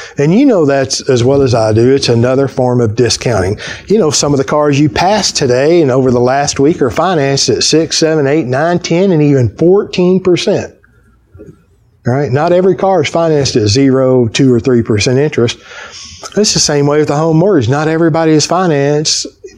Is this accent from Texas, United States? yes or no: yes; Fort Worth, Texas, United States; I'm from Fort Worth, Texas. You know, in the wintertime, it doesn't often snow in Fort Worth, Texas.